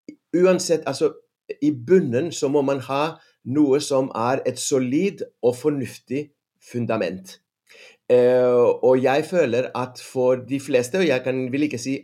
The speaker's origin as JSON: {"language": "Norwegian", "town": "Athens", "region": "Attica", "country": "Greece", "second_language": "Norwegian", "moved": "yes", "lives_now": "Norway", "said": "for meg så var det kom fra Aten, fra Hellas, Aten en stor by sånn sett, med en ganske så stor tilgang på forskjellige matvarer, og ikke minst egentlig grønnsaker, så var det et sjokk å komme til Norge"}